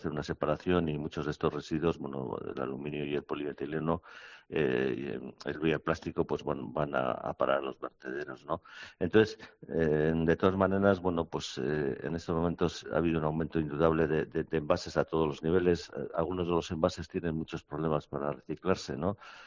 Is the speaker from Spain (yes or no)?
yes; Tolosa, Basque Country, Spain; born there; en mi pueblo de nacimiento, en Tolosa